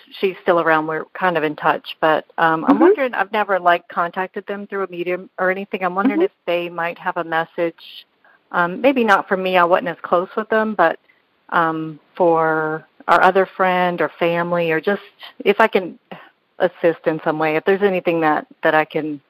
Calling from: Mississippi, United States; I'm in Mississippi.

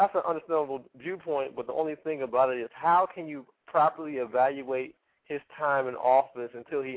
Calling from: Cleveland, Ohio, United States; I'm calling from Cleveland, Ohio.

